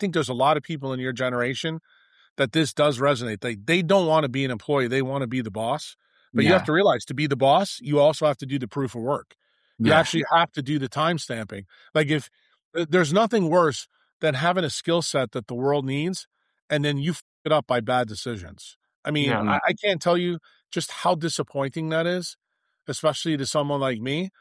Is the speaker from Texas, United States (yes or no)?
no; New York City, New York, United States; I said, if I listen to you two, I'm going to wind up as a poor kid growing up in New York City.